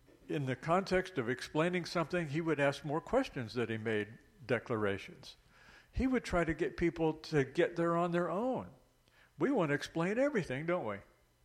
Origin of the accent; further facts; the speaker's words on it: West Virginia, United States; We're from West Virginia, both of us.